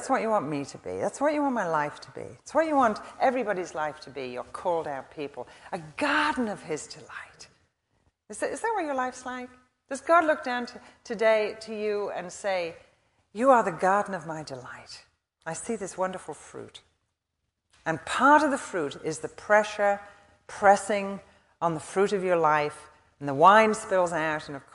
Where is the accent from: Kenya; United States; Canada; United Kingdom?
United Kingdom; England; Now, I'm English, in case you haven't noticed or in case you didn't know.